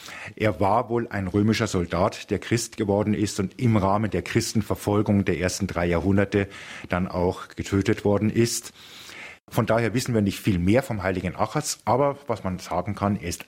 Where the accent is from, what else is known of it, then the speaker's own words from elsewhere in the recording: Munich, Bavaria, Germany; Auch wenn man es nicht hört, ich bin geborener Münchner, habe immer in München gelebt, mit Ausnahme meiner Ausbildungszeit als Kaplan und als Diakon. Aber meine Mutter kommt aus Hamburg und das hat irgendwo abgefärbt.